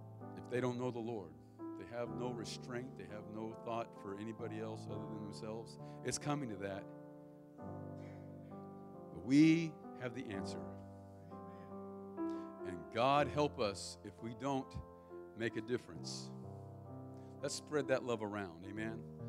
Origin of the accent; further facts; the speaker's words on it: Marysville, California, United States; But I've seen it in my own hometown of Marysville, California. My hometown was famous this week.